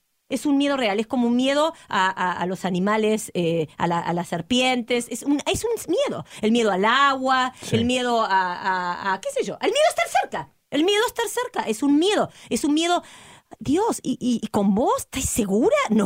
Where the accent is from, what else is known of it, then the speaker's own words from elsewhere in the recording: Argentina; soy argentina, lo saben.